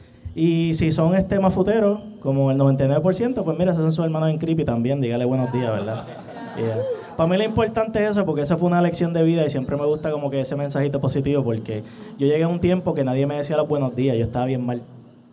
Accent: Cabo Rojo, Puerto Rico; mucho gusto. Yo soy de Cabo Rojo originalmente.

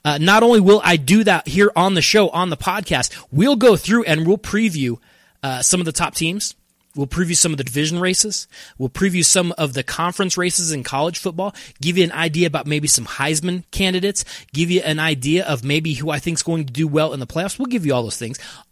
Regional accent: Colorado, United States; Now I'm from Colorado. We don't have earthquakes.

